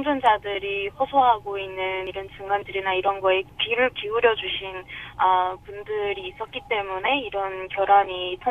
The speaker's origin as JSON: {"language": "Korean", "country": "North Korea", "lives_now": "United States", "said": "저희 탈북자 입장에서는"}